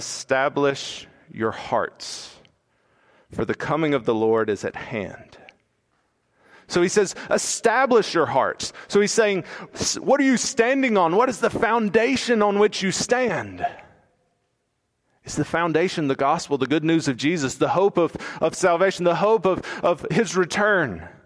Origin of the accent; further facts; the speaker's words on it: Alabama, United States; I know I'm from Alabama, but I know very little about farming.